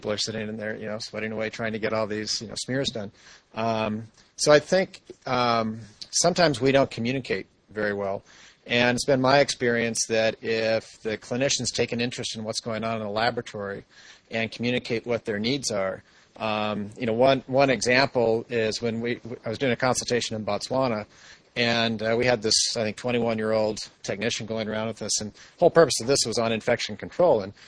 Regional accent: New Jersey, United States; from New Jersey.

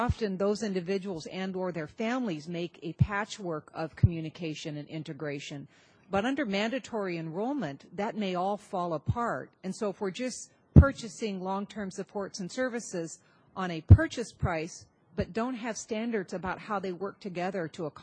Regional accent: California, United States; I'm a geriatrician, and I come from California

